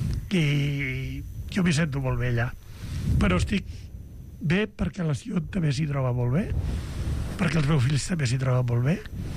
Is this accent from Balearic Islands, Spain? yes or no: no; Sant Jaume d'Enveja, Catalonia, Spain; moved away as an adult; now in Barcelona, Spain; jo soc fill de Sant Jaume d'Enveja, clar. Vaig marxar amb 20 anys per vindre a treballar aquí a Barcelona.